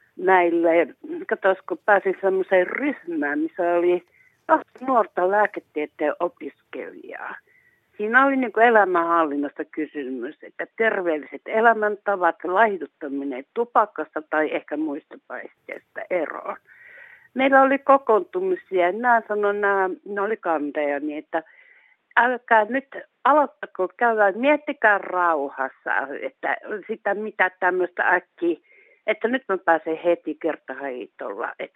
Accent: Eastern Finland, Finland; oon nyt, no en nyt 70, mutta reilusti yli 60. Mulla on semmoinen, mä oon Itä-Suomesta.

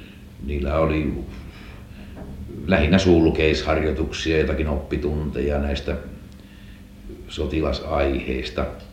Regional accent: Häme, Finland; kun mä olin Hämeestä kotoisin

